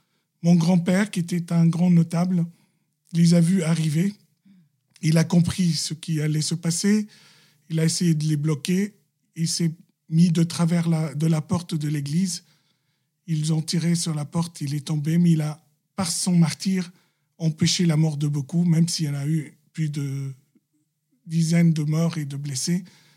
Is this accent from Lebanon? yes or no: yes; Lebanon; Je suis Libanais, chrétien, catholique, de rite maronite, une des plus vieilles églises syriaques, antiochiennes